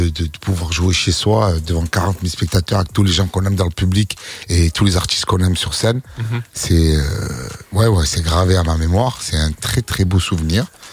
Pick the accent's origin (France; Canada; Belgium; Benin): France; Marseille, Provence-Alpes-Côte d'Azur; mais en tant que Marseillais, ça passe pas.